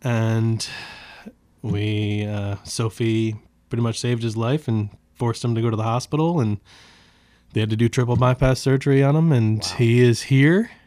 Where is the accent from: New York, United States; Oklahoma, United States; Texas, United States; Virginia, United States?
New York, United States; Highland; I grew up in Highland, went to college in New Paltz